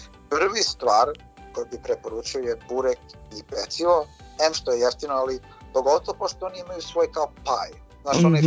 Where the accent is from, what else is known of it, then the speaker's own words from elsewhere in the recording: New Zealand; jeste da sam odrastao na Novom Zelandu, ali odrastao sam u srpsku kuću sa srpskim roditeljima.